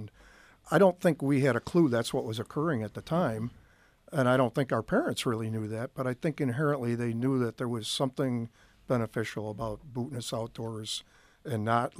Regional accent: Irondequoit, New York, United States; I grew up in Irondequoit on a farm, a fruit farm, that backed up to Irondequoit Bay.

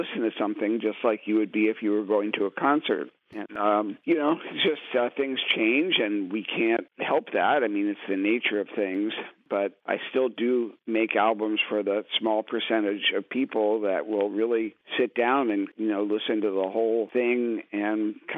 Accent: Cincinnati, Ohio, United States; also born or lived in New York, United States; Growing up in Cincinnati, learning to play jazz on the scene there, and then going to music school in the East Coast, and then early days in New York

